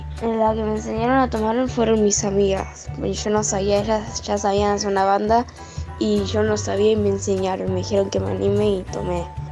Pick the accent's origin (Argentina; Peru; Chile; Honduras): Argentina; nosotros, los argentinos